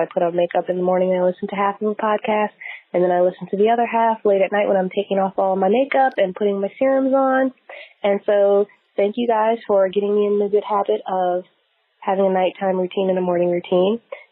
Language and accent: English; Philadelphia, Pennsylvania, United States; I'm from Philly